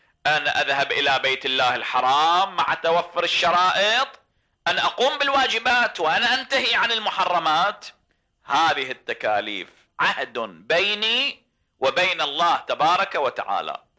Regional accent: Iraq; أنا عراقي

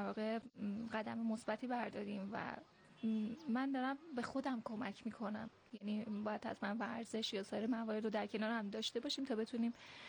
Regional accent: Iran; اصلا شناسنامه ما ایرانه و من افتخار میکنم از اینکه یک ایرانی هستم.

